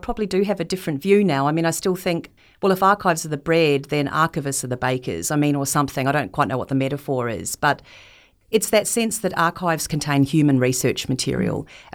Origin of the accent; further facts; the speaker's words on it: New Plymouth, Taranaki, New Zealand; I grew up in New Zealand and we lived in a place called New Plymouth.